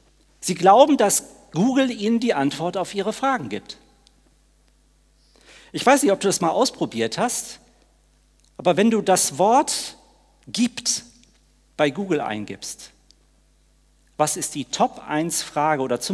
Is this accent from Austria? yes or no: no; Witten, North Rhine-Westphalia, Germany; Ich selbst komme aus dem Pott, ich bin in Witten an der Ruhr geboren